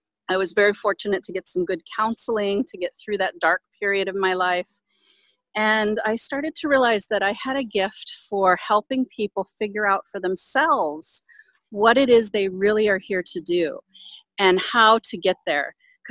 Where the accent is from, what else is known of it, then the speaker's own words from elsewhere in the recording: Hawaii, United States; And I'm from here. I'm from Hawaii.